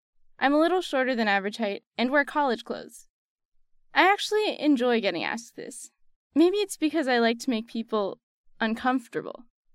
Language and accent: English; Bethesda, Maryland, United States; also born or lived in Berkeley, California; I was born in Berkeley, California, and grew up in Bethesda, Maryland.